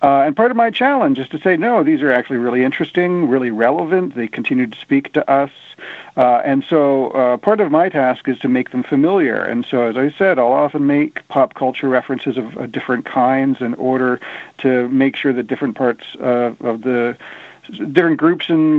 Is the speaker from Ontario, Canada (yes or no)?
yes; Ontario, Canada; also born or lived in Boston, United States; I grew up in Ontario, but I went to school at Harvard in Boston.